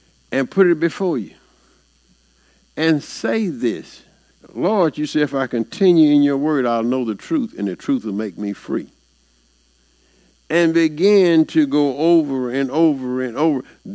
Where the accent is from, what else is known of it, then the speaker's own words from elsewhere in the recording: Mississippi, United States; he's a Mississippi boy too. I'm from Mississippi.